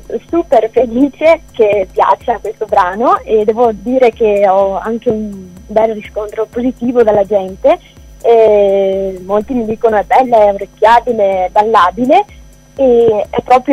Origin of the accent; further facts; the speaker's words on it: Roana, Veneto, Italy; Sì, vengo da Ruana, precisamente, nell'altopiano di Asiago.